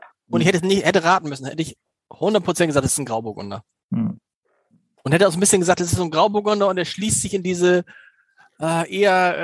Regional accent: Germany; Ich bin halt ein Deutscher, offensichtlich.

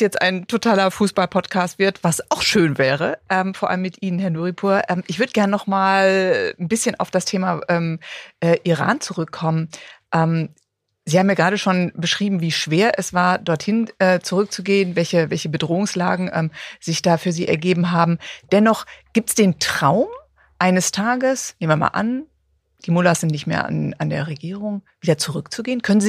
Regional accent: Dortmund, North Rhine-Westphalia, Germany; Ich komme aus Dortmund, was soll ich sagen?

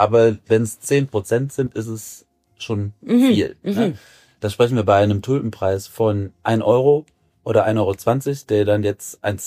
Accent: Germany; born there; now in Düsseldorf, Germany; ich bin 40 Jahre alt, fühle mich als Düsseldorfer, komme gebürtig aus der Eifel, aber habe hier echt meine Heimat gefunden.

